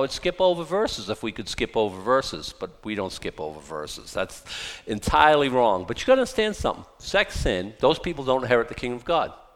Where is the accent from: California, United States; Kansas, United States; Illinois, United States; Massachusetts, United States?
Massachusetts, United States; Boston; I grew up in Boston. I was, like, political.